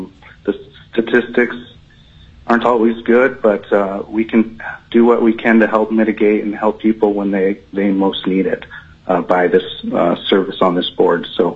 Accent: Fairbanks, Alaska, United States; born and raised in Fairbanks. I live here with my wife and two daughters.

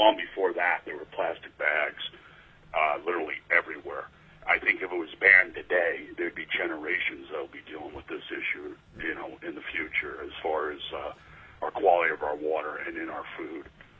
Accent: Chugiak, Alaska, United States; I'm from Chugiak, Alaska. I've been a fishing and hunting guide in Alaska since the early 80s.

